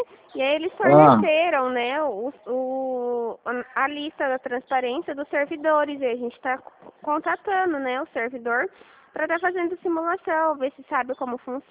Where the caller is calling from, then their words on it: Dracena, São Paulo, Brazil; Eu falo da cidade de Dracena, interior de São Paulo.